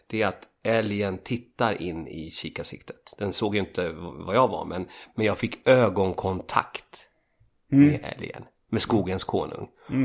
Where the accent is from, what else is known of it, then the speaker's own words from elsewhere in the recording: Hökarängen, Stockholm County, Sweden; Jag kommer ju från Hökarängen från början.